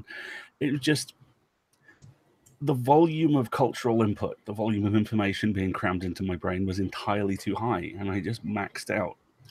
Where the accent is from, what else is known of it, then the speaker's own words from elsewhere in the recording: Isle of Man; I grew up on the Isle of Man, which is a small scrap of land halfway between the UK and Ireland. And by small, I mean it's 30 kilometers long. You can walk down it in a day.